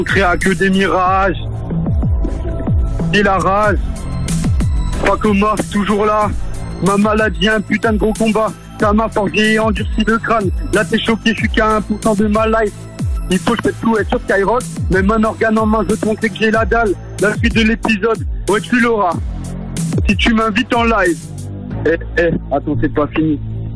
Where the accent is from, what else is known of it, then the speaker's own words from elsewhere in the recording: Strasbourg, Grand Est, France; Je suis de Strasbourg, c'est ça.